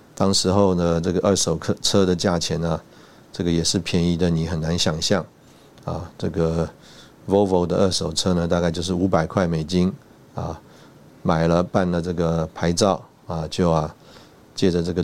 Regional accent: Taipei, Taiwan; 台北基本上应该算是我一个熟悉的地方，从小就在这里出生啊长大。虽然这个读书的时候啊还有一段时间啊这个离开台北

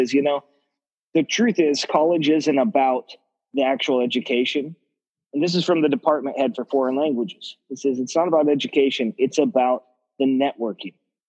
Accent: Salem, Oregon, United States; Yeah, so I grew up in Salem, Oregon, and in a ranch-style house, 1,500-square-foot house

